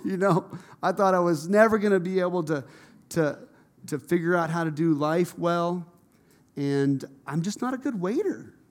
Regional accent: United States; I mean, I'm from Tipton County, and my parents are here today

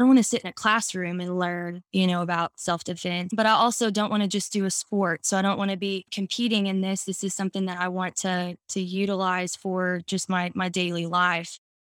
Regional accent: Texas, United States; now in Tyler, United States; I am currently living in Tyler, Texas. I'm from the Dallas area originally, but I've been here for quite a while, about a decade now.

